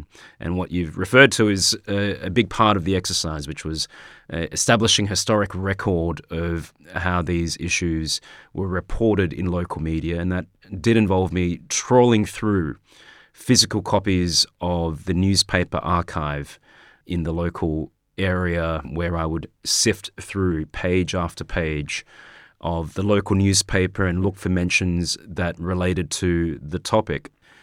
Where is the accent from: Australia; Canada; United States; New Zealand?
Australia; moved away as an adult; now in United Kingdom; I'm Australian, so I've come over from Australia.